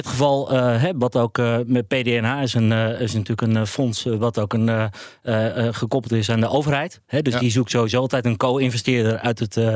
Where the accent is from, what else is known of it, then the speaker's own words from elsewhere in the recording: Friesland, Netherlands; Nou, ik kom uit Friesland, dus ik ben wordt lastig.